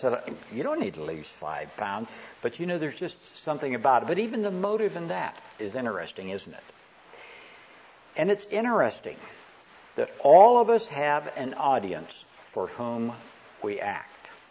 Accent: Spokane, Washington, United States; also born or lived in Iowa; We moved from Iowa to a large city of Spokane, Washington, so I had almost 500 people in my high school graduating class, and that's a little different than having this little town situation.

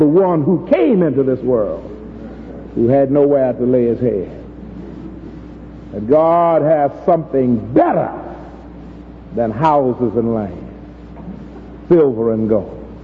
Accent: Texas, United States; born there

